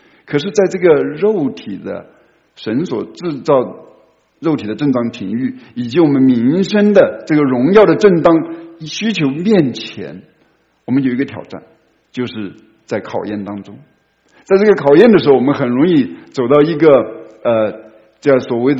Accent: China; 我们今天也一样的，我们中国人的这个古话实在是很有智慧哈

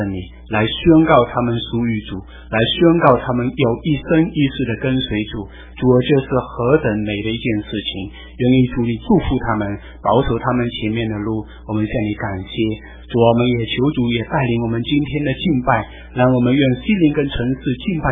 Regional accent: China; 我们中国人早期也这么做

